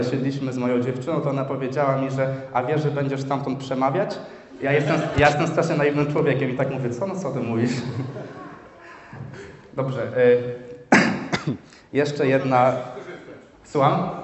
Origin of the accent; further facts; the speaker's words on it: Ostróda, Warmian-Masurian Voivodeship, Poland; now in Poznań, Poland; Jestem z Ostródy. Obecnie jestem na trzecim roku w Poznaniu